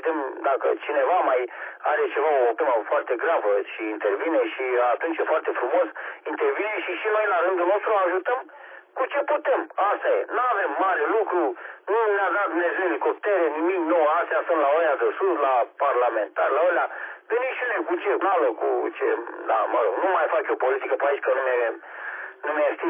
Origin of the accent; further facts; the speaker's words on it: Romania; e clară treaba că sunt român și orice român care i-a ajutat sau salvat este fratele meu, suntem frați români, nu?